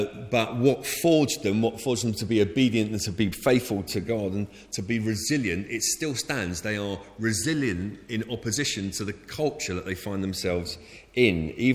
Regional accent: Bristol, South West England, United Kingdom; I mean, I come from Bristol.

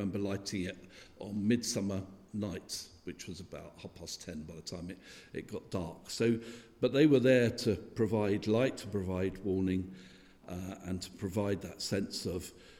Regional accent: London, United Kingdom; I grew up in London, and so there's never anything really dark in London.

